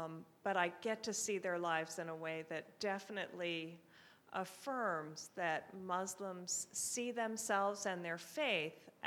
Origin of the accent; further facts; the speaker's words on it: Cincinnati, Ohio, United States; I'm from the Cincinnati area, mm-hmm.